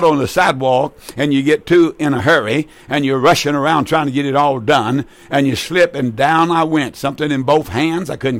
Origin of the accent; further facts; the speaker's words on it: Roxbury, United States; And I remember when I go to Roxbury, my hometown, I can remember the door that led up a set of stairs to the dentist's office